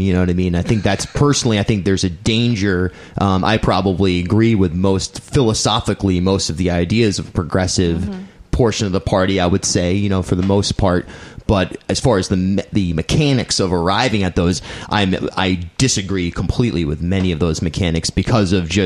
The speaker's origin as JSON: {"language": "English", "region": "Rhode Island", "country": "United States", "tie": "born or raised there", "said": "I grew up in Rhode Island. I always thought of Rhode Island as sort of South County and Providence as far as where I'd go."}